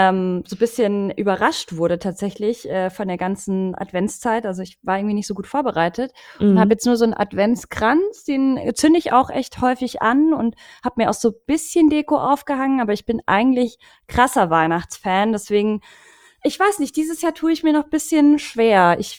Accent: Munich, Bavaria, Germany; ich bin ja aus München, aus dem Raum

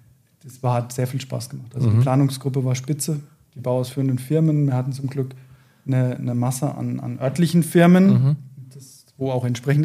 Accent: Bad Neustadt, Bavaria, Germany; born there; ich bin jetzt selber gebürtig aus Bad Neustadt

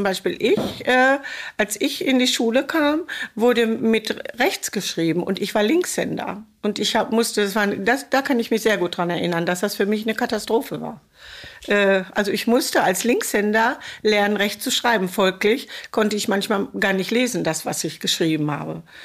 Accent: Gelsenkirchen, North Rhine-Westphalia, Germany; Ich komme nicht hier aus dem Ort, ich komme aus Gelsenkirchen.

